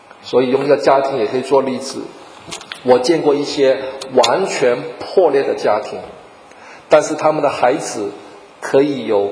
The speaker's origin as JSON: {"language": "Chinese", "country": "Hong Kong", "said": "我们都是香港来的，我们很多沟通啊"}